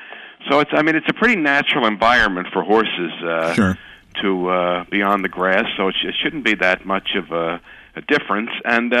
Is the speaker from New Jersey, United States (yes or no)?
yes; New Jersey, United States; Well, it was my idea, and I grew up here in New Jersey, and I was a fan of the sport